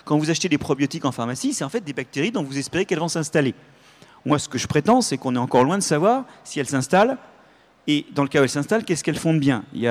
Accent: Brittany, France; Enfin, moi, je suis breton

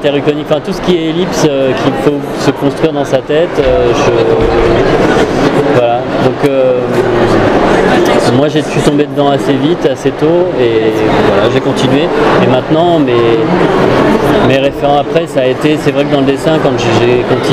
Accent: Paris, Île-de-France, France; parce que je suis parisien moi

